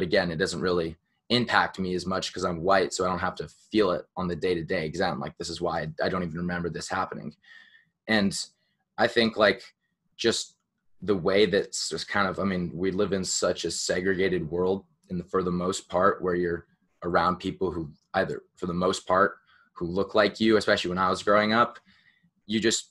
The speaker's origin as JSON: {"language": "English", "town": "San Francisco", "region": "California", "country": "United States", "tie": "born there", "also_born_or_lived": "Portland / Utah / Italy", "said": "I was born in San Francisco, I moved to Portland, I lived in Utah, then I lived to Italy, and then I moved back to Portland."}